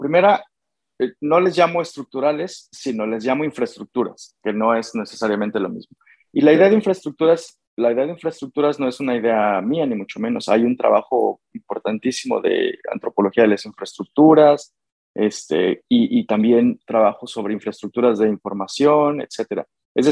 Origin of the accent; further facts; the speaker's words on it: Mexico; moved away; Yo estuve, salí hace 18 años de México, estoy llegando a las Américas de regreso 18 años después